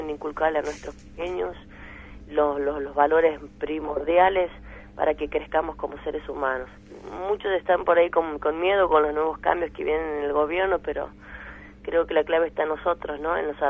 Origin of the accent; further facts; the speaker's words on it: La Rioja, Argentina; now in Buenos Aires, Argentina; Soy mamá, soy riojana viviendo en Capital y bueno, hay cuestiones que tienen que ver con el desarraigo, con mirar la nueva ciudad de donde vivo con otros ojos y mirar también mi tierra con otros ojos.